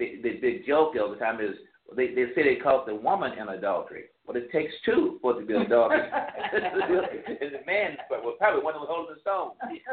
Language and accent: English; Mobile, Alabama, United States; And sometime down south again, and I'm from down south. I'm from Alabama, Mobile, and Mississippi, in that area.